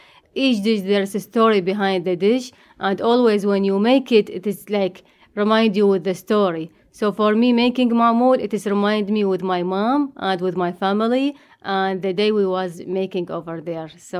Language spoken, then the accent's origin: English; Iraq; English is a second language; I came from Iraq.